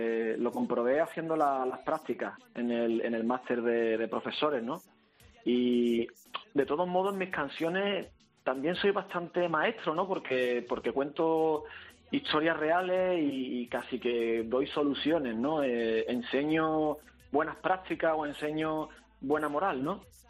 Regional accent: Seville, Andalusia, Spain; accent: seseo; como yo nací en Sevilla y me crié con sevillanos, le aspiramos la Z es del ceseo.

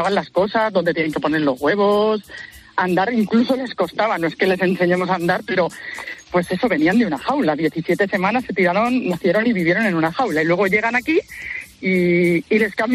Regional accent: Casas de Ves, Castilla-La Mancha, Spain; hace 5 años ya que, por circunstancias de la vida, regresé a mi pueblo, a Casas de Bes.

